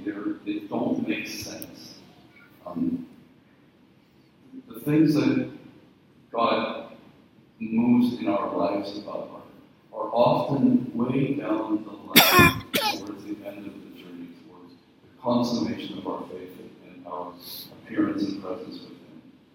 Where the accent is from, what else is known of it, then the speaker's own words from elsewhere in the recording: Northern Ireland, United Kingdom; I grew up in Northern Ireland in grammar school where every test was designed to make me fail.